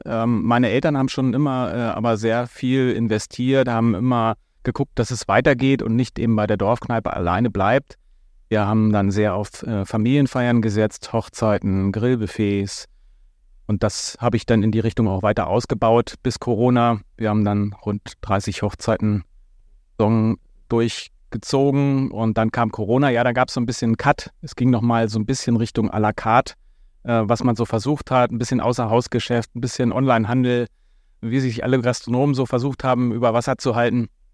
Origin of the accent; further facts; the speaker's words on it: Rade, Lower Saxony, Germany; im Dorf Rade bei Wittingen aufgewachsen. Eine kleine Einheitsgemeinde im Landkreis Gifhorn, direkt an der ehemaligen innerdeutschen Grenze.